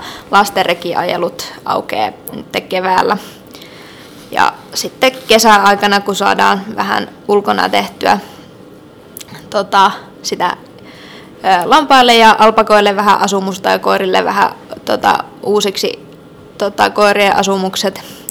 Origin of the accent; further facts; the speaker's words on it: Kirkkonummi, Uusimaa, Finland; also born or lived in Stockholm; now in Ivalo, Finland; mä oon Kirkkonummelta tuolta Etelä-Suomesta kotosi. Ivaloon on päätynyt mutkien kautta, ollut Tukholmassa lukiossa, tällaisessa vähän erityisessä eläinlukiossa koiralinjalla